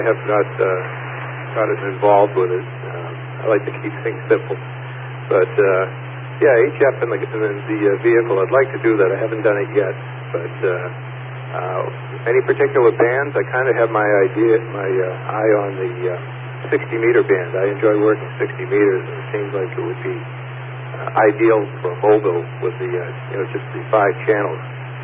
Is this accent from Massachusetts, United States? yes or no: yes; Boston, Massachusetts, United States; accent: Boston; moved away; Yeah, I kind of worked on losing my accent many years ago. As soon as I left the area and I would open my mouth, people would say, hey, You're from Boston. So I worked on losing it.